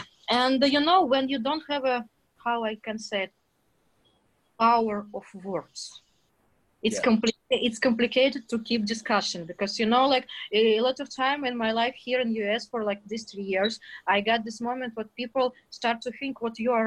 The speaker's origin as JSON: {"language": "English", "country": "Russia", "accent": "Russian", "second_language": "English", "said": "It's like my Russian accent."}